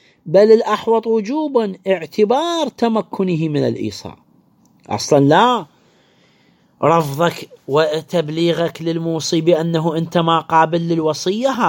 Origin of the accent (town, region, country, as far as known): Iraq